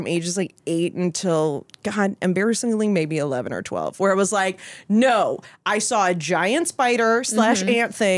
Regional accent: Dallas, Texas, United States; So I'm from Dallas, Texas, and right next to my neighborhood, we had a Cinemark that was a dollar Cinemark.

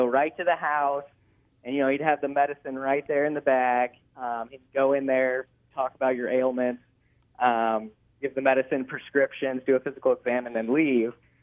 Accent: Phoenix, Arizona, United States; Yeah, I'm originally from Phoenix, Arizona.

